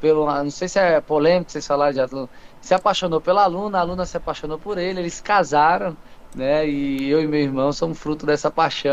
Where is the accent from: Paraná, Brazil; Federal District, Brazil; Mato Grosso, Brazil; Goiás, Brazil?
Federal District, Brazil; Sobradinho; Sou de Sobradinho, nasci aqui.